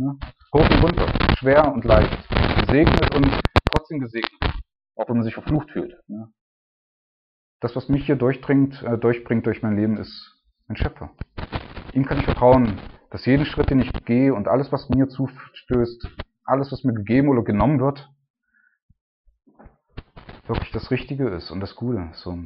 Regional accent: Germany; Gerade als Deutscher, wo ich alles habe, ne?

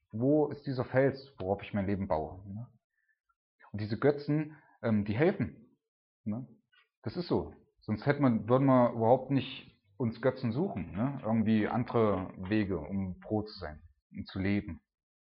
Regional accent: Germany; Wenn ich krank bin, wo gehe ich als erstes hin? Als Deutscher natürlich zum Arzt, ist klar.

